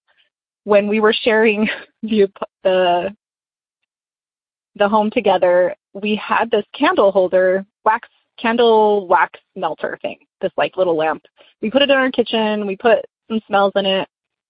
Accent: Texas, United States; I'm from Texas.

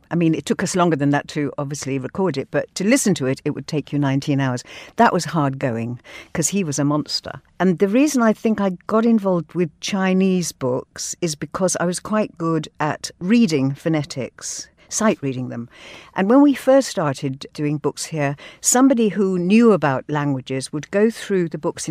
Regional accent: Cardiff, Wales, United Kingdom; born there; I don't speak Welsh. I was born in Cardiff

